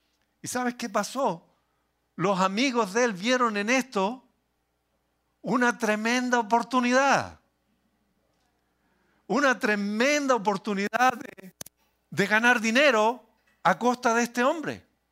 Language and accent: Spanish; Chile; Yo leí no hace mucho acerca de un empresario en mi país, un empresario chileno